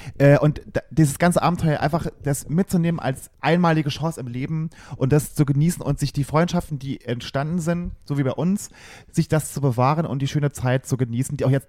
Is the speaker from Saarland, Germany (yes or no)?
yes; Saarland, Germany; born or raised there